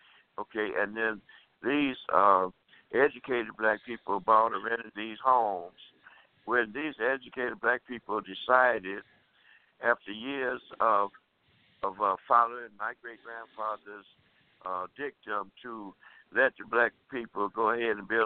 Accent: Tuskegee, Alabama, United States; in 1956, in my hometown is Tuskegee, Alabama.

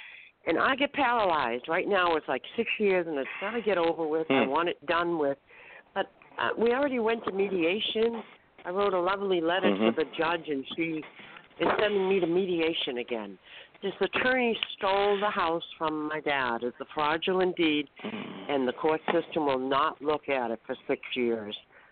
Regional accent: Florida, United States; I'm from Florida.

